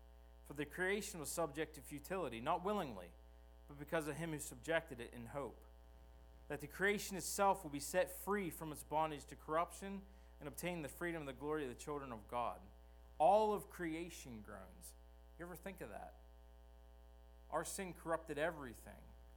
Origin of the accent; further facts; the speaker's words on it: Northeast, United States; I'll be honest with you, I'm from the Northeast where I've seen lakes freeze over.